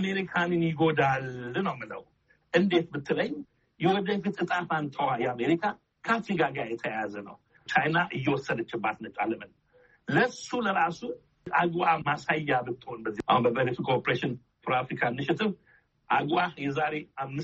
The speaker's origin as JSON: {"language": "Amharic", "country": "United States", "said": "እኔ እንደ አሜሪካዊ ነው"}